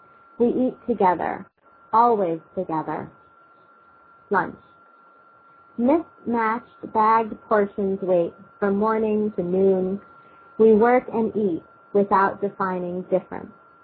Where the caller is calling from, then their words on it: Chicago, Illinois, United States; I'm actually calling from Chicago via the internet.